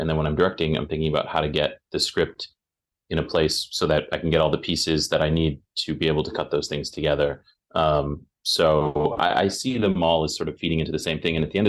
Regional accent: Wisconsin, United States; I just don't think I understood, as like a little kid growing up in Wisconsin, how that could possibly make sense.

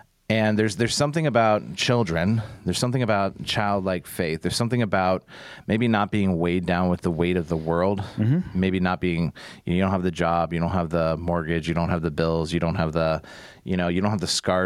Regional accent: United States; We're going to pick on Americans because we're American.

